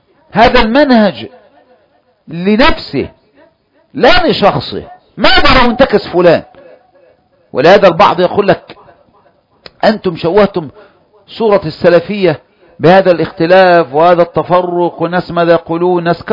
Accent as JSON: {"language": "Arabic", "region": "Kafr El Sheikh Governorate", "country": "Egypt", "said": "وانا جاي لك من كفر الشيخ والاخوة دول من كل مكان"}